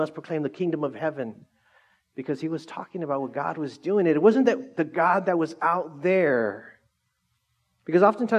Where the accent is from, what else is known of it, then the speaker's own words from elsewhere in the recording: Orange Cove, California, United States; honestly, we grew up in Orange Cove.